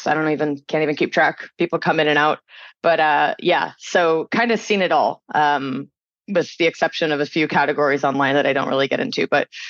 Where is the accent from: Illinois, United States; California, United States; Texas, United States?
California, United States; So I grew up actually like in the Bay Area. My father was in Silicon Valley from the 80s.